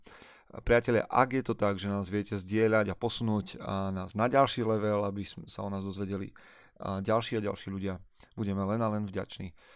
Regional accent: eastern Slovakia, Slovakia; accent: eastern Slovak; mi budete musieť odpustiť okrem toho môjho východného prízvuku

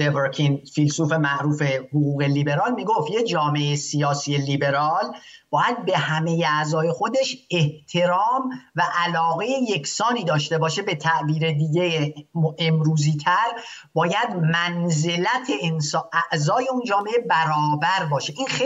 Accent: Iran; هستم، هم لور، از طرف پدری هم شیعه هستم، هم عرب، هم خراسانی، اما من ایرانی هستم.

